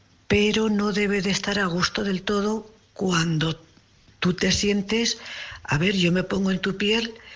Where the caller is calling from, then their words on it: Cuenca, Castilla-La Mancha, Spain; corresponsal de Cuenca.